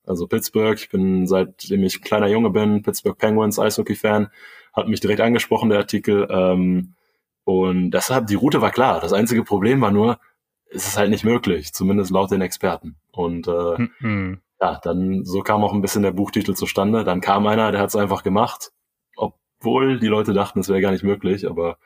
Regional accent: Rhineland, Germany; Also ich bin ja hier im Rheinland aufgewachsen, keine Seglerfamilie, auch keine Ruderfamilie tatsächlich.

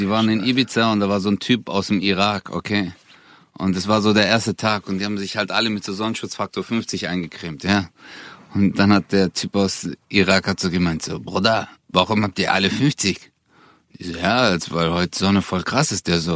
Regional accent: Çarşamba, Samsun, Turkey; Samsun, Çarşamba, das Dorf, wo ich herkomme, ist richtig hart.

